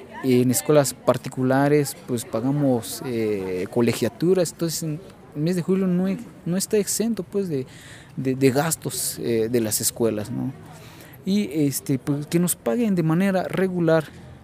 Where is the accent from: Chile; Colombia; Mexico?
Mexico; Chiapas; Nosotros somos becarios de la Secretaría de Pueblos y Culturas Indígenas. Venimos de 11 delegaciones del estado de Chiapas.